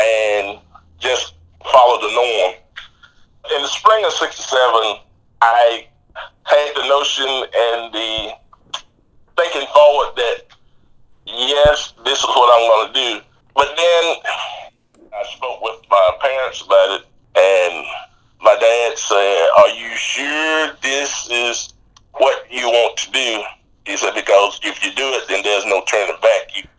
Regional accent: North Augusta, South Carolina, United States; I was born and raised in North Augusta, South Carolina. The first school that I attended was Tri-Union Elementary School.

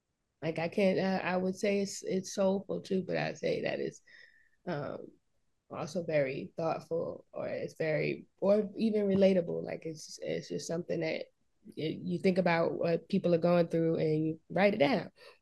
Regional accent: Savannah, Georgia, United States; also born or lived in New Jersey; I grew up in Savannah. Spent most of my life there. I was born in Jersey, but I spent most of my life in Savannah.

